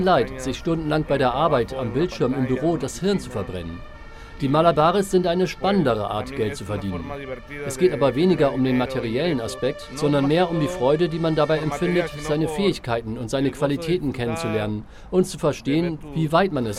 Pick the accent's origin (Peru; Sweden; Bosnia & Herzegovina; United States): Peru; moved away as an adult; Ich bin aus Peru und vor ein paar Wochen bin ich 35 Jahre alt geworden.